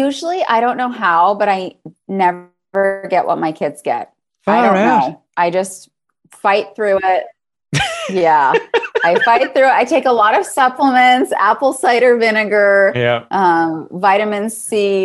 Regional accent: Michigan, United States; accent: Yooper; A Youper accent is pretty intense. I think I've lost most of my accent. I don't pronounce the words like they do up there.

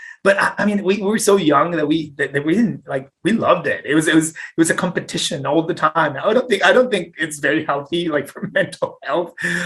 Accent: Mexico City, Mexico; And I mean, I grew up in Mexico City, like streets, cars, honks, and smells, and just Ireland, just green everywhere.

